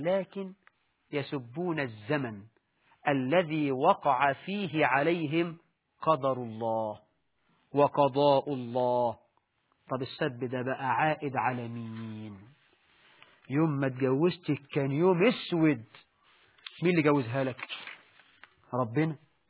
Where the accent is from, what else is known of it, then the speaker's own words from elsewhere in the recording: Egypt; فأمثالنا احنا كمصريين يقولوا